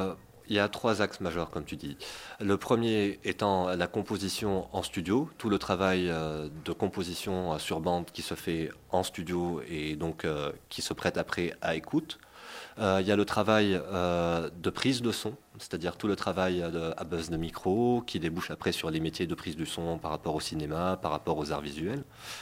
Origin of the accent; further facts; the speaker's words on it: Beirut, Beirut Governorate, Lebanon; moved away as an adult; now in France; En fait, mon histoire a commencé avec la musique quand j'ai quitté Beyrouth à 18 ans. Je suis parti étudier en France.